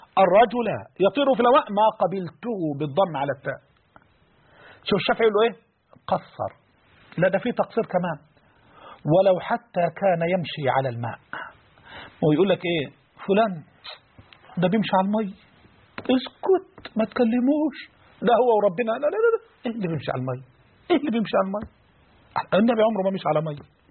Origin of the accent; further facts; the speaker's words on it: Egypt; الروايه المحفوظه عندنا كمصريين